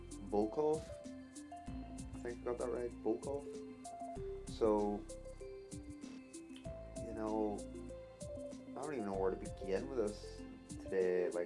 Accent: Ireland; I'm from Ireland itself

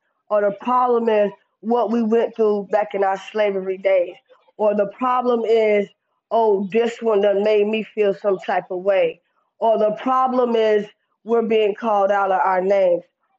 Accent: the South, United States; Growing up in the South, you know, we do a lot of country cookouts, barbecues, clubbing, hole in the wall, snake pit, moan.

